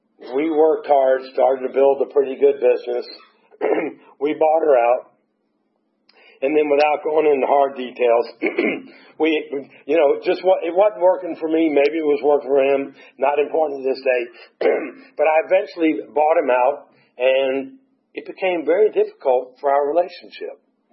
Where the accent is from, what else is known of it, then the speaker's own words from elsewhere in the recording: Atlanta, Georgia, United States; I called a dear friend of mine who I grew up with here in Atlanta